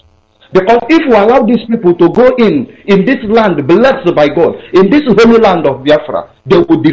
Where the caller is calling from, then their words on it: Istanbul, Turkey; I'm calling from Istanbul, Turkey.